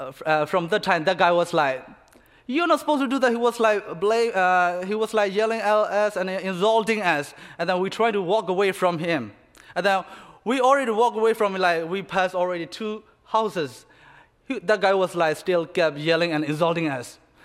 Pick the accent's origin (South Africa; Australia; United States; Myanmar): Myanmar; moved away; So I'm from Myanmar. I've been here for like almost second year.